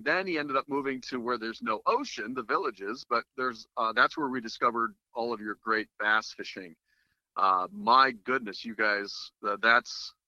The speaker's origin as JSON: {"language": "English", "town": "Miami", "region": "Florida", "country": "United States", "tie": "born there", "said": "You might not know this, but I was born in Miami."}